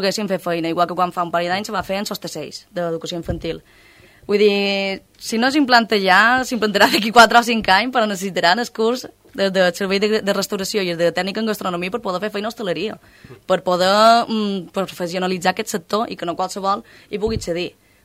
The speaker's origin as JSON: {"language": "Catalan", "region": "Balearic Islands", "country": "Spain", "lives_now": "Formentera, Spain", "said": "jo per exemple som de Mallorca, el meu company també és de Mallorca, i vam arribar a Formentera"}